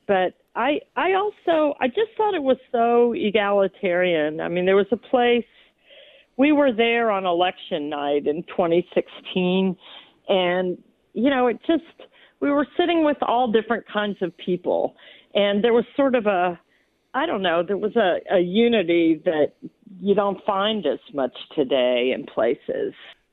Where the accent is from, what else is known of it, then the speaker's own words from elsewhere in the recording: Terrell Hills, Texas, United States; My first memories were when I was a kid growing up in Terrell Hills